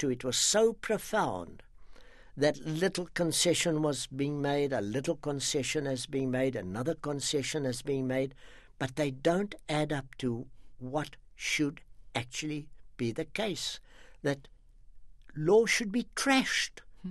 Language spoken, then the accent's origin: English; South Africa; for me as a South African